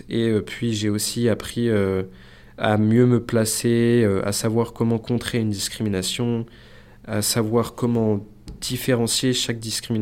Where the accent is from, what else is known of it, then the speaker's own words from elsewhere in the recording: Normandy, France; now in Aubenas, France; parce que je suis originaire de Normandie